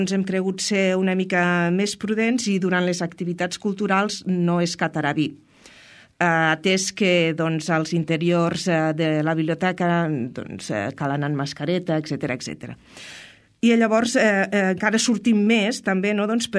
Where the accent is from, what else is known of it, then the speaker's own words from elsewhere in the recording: Almenar, Catalonia, Spain; Soc d'Almenar.